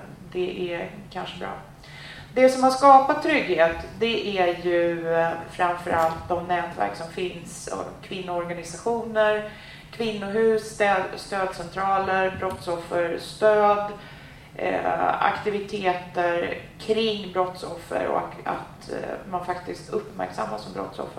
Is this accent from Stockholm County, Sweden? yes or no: yes; Täby, Stockholm County, Sweden; När jag var liten och bodde i Täby och då fick jag känna vad otrygghet betyder.